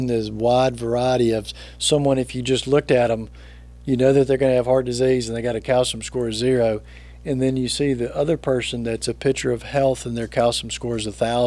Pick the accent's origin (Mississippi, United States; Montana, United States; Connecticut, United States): Mississippi, United States; Jackson; born there; So I was born in Jackson, Mississippi at St. Dominic's Hospital.